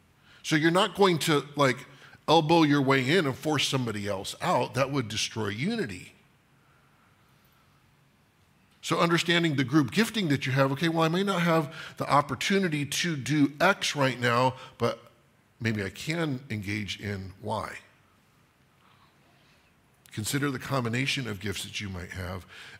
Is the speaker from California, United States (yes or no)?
yes; California, United States; I know oak trees don't have fruit, by the way, even though I'm from California, okay?